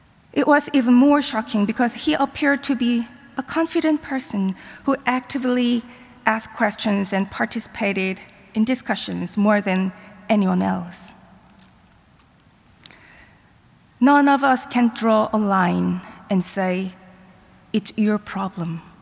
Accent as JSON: {"language": "English", "country": "South Korea", "tie": "born or raised there", "moved": "as an adult", "lives_now": "United States", "said": "I was born and raised in Korea and came to the United States in my 30s. All my education and work experience were in Korea, a country that takes pride in its ethnic homogeneity."}